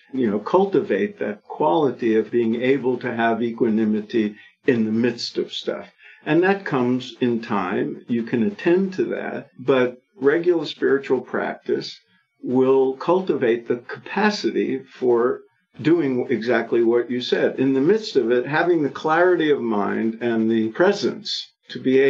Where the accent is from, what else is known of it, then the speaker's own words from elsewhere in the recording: New York, United States; I grew up in New York, so I think of life in an apartment building.